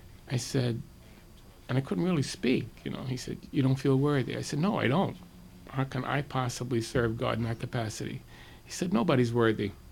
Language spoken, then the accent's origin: English; Brooklyn, New York, United States; Well, I was always close to the church as a child growing up in Brooklyn.